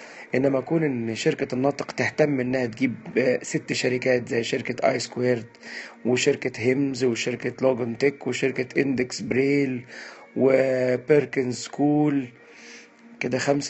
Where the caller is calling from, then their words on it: Cairo, Cairo Governorate, Egypt; يا جماعة أنا بكلمكم وأنا بتكلم من القاهرة